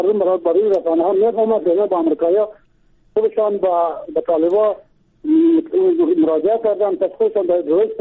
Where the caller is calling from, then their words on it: Bamyan, Afghanistan; از بامیان هستم.